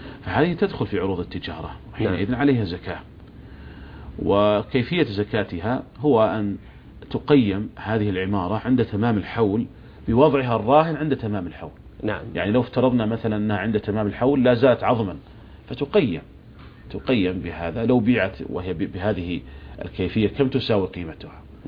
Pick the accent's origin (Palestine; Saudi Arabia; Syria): Saudi Arabia; فالشركات عندنا في المملكة العربية السعودية ملزمة بدفع الزكوات